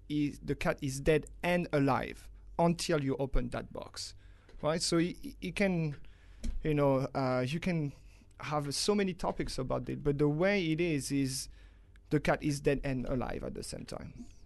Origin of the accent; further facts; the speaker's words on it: France; English is a second language; because I'm from France, so English is not my native language.